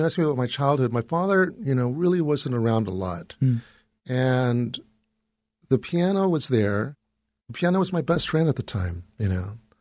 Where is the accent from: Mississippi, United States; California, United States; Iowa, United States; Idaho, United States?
California, United States; So I grew up in California, and when I grew up, there was music in school.